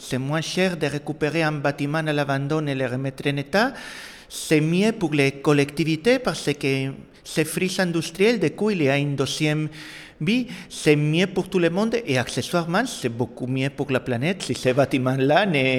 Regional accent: Spain; French is a second language; also born or lived in Brittany; Le petit accent que vous arriverez à percevoir vient du fait que je suis espagnol, mais j'ai passé la moitié de ma vie en Bretagne.

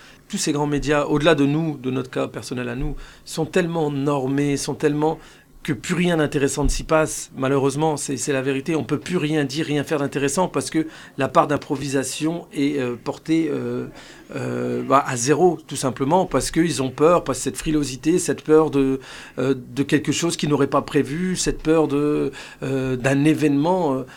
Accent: Roubaix, Hauts-de-France, France; je suis né entre voisins portugais et voisins italiens. Je me suis forgé, je me suis construit à Roubaix, dans cette ville où j'ai vécu, où je suis né, où j'ai vécu 35

